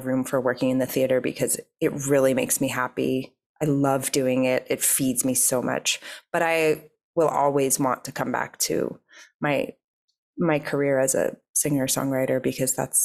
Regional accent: New York City, New York, United States; And I am a New Yorker. I love being in New York.

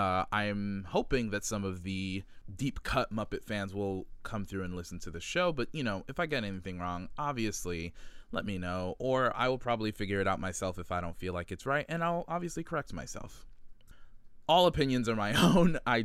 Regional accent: Miami, Florida, United States; also born or lived in New York City; I was living in New York City, but right now I am in Miami, Florida, where is my hometown.

